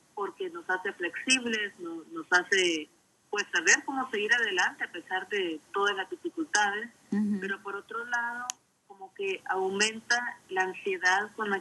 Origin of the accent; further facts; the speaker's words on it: El Salvador; now in Texas, United States; Yo soy de El Salvador originalmente, pero ya llevo unos quizás casi 30 años de vivir en los Estados Unidos. Pero siempre muy conectada a mi cultura latina